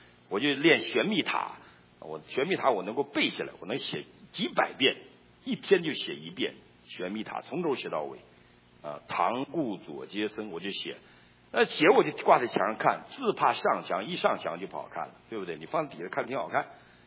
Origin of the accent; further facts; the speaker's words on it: Northeast China, China; 尤其我们东北人